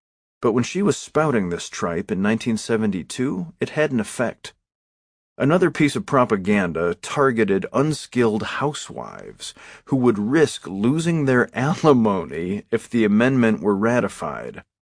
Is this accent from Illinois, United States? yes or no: yes; Illinois, United States; ran for a congressional seat in Illinois, my home state, to my shame.